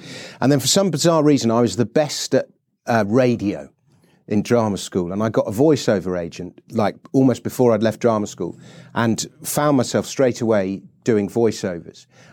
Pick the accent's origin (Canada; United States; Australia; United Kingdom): United Kingdom; London; I'm 50 years old, I'm a Londoner